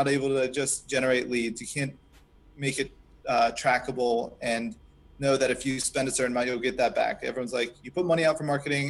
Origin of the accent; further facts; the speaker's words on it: Pennsylvania, United States; now in Newport News, United States; So, from Pennsylvania, now, and moved down to Newport News, Virginia, and it's like decided to open the studio.